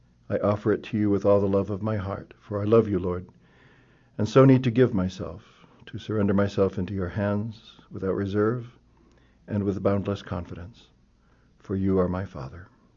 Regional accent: Canton, Ohio, United States; I'm from Canton.

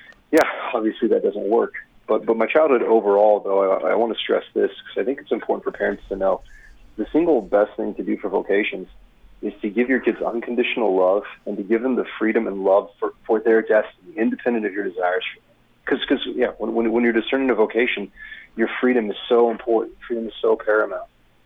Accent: Wichita, Kansas, United States; I'm from a wonderful diocese, actually, Wichita, Kansas. Is my home diocese

